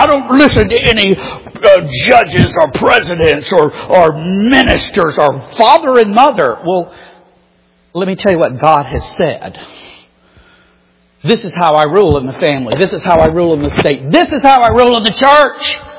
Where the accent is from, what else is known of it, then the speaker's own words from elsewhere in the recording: England, United Kingdom; The Dutch queen, not my queen, which is Elizabeth. I mean, well, being of English origin.